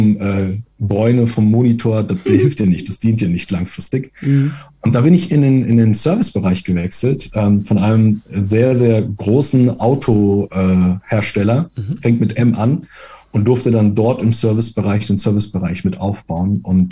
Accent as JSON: {"language": "German", "country": "Italy", "said": "Ich versuche mich als Italiener kurz zu halten."}